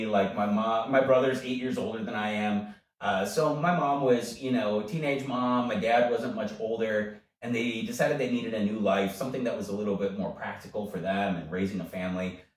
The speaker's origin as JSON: {"language": "English", "town": "Lafarge", "region": "Wisconsin", "country": "United States", "tie": "born or raised there", "said": "I grew up outside of Lafarge, yeah. L-A-F-A-R-G-E."}